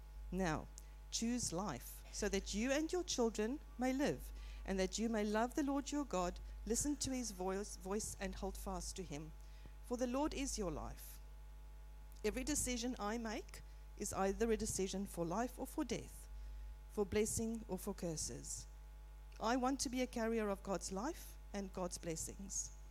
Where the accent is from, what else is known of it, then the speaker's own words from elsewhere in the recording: South Africa; for those who don't know me. I was born and raised in South Africa, hence my beautiful accent. I grew up in a Christian home with my mum, dad, and my sister.